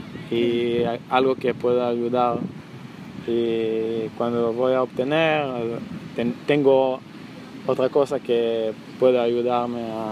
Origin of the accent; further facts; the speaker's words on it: Israel; Creo que soy la primera israelí que asiste de público en este programa.